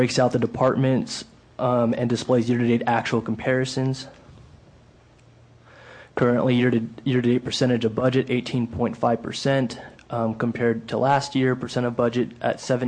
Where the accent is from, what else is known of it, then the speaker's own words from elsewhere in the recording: Hanford, California, United States; Hanford, California.